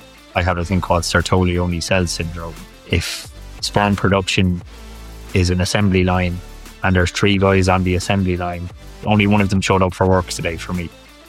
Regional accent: Ireland; I grew up in a small kind of a coastal city. And like anyone in Ireland, I kind of had a kind of an ideal childhood

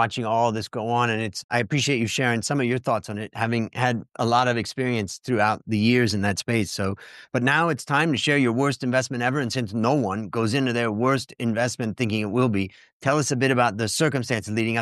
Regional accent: United States; moved away; I'm originally American, but I've lived out of America longer than I lived in America. So I'm kind of watching from far away.

